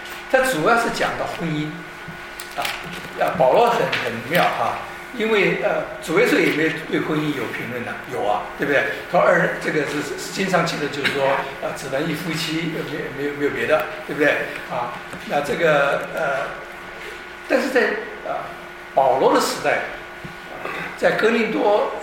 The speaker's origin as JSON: {"language": "Chinese", "country": "China", "said": "其实我们中国人中间也很多很多这样子啊"}